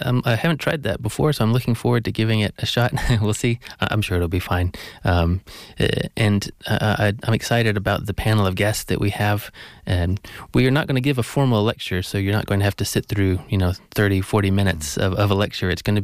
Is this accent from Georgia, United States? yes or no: yes; Georgia, United States; now in Cambridge, United Kingdom; I grew up in the southeast in Georgia, So I have no idea where my accent came from.